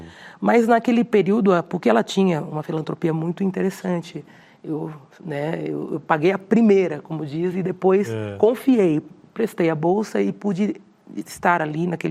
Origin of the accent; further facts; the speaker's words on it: Jaú, São Paulo, Brazil; born there; Nasci em Jaú, interior de São Paulo, né?